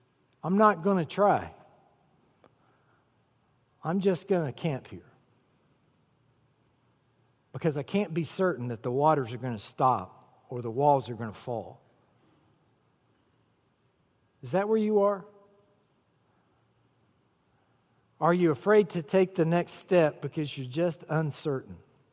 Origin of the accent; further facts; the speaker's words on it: South Carolina, United States; Now, you remember, I'm from South Carolina, right?